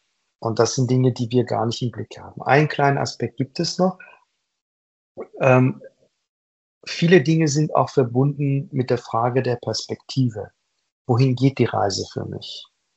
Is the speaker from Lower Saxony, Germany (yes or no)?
no; Hamburg, Germany; Also als Hamburger